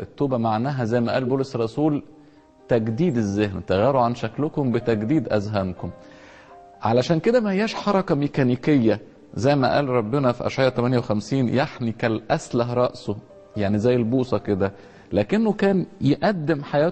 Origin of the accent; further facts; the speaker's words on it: Upper Egypt, Egypt; او اللفظ الدارج فيه عندنا في الصعيد ابو فانا